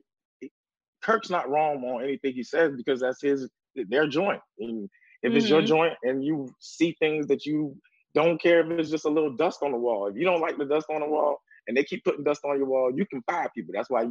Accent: Miami, Florida, United States; I'm from the South, I'm from Miami.

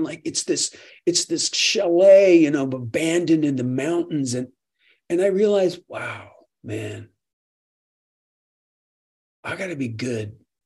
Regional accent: Minnesota, United States; now in Kentucky, United States; Well, I've lived here longer than I lived in Minnesota. So I would think I'm more of a Kentuckian than I am.

